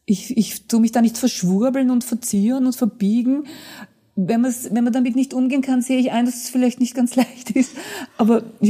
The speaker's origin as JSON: {"language": "German", "region": "Vienna", "country": "Austria", "tie": "born or raised there", "said": "Ich bin ein Kind der Stadt Wienerin seit 1943."}